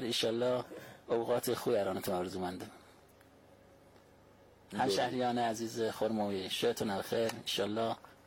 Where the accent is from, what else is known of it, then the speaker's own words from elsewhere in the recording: Tuyserkan, Hamadan, Iran; شهر با صفای توسرکان.